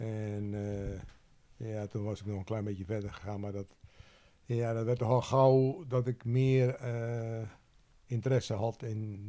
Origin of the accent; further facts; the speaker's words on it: Wissekerken, Zeeland, Netherlands; Ik ben geboren op Noord-Beveland, een eilandje wat hier één eilandje hoger ligt dan Zuid-Beveland. In het dorpje Wissekerken, gezin van 4 kinderen, ik was de jongste. Echt een plattelandsdorpje, dus echt een dorp. Daar ben ik geboren en opgegroeid.